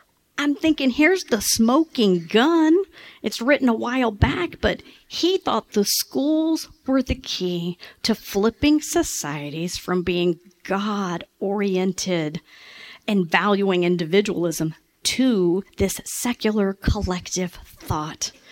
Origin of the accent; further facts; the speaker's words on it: the South, United States; I'm from the South, and we do that.